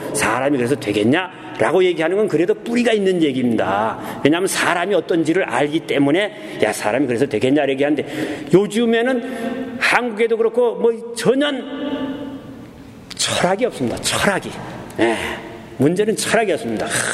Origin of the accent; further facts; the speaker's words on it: Yangyang, Gangwon, South Korea; 에야 아, 좋고 좋다 관동팔경이라네. 제가 거기서 낳고 거기서 자랐고 거기서 컸습니다. 예, 이렇게 좋은 데서 컸는데 우리 집안은 불교 집안입니다.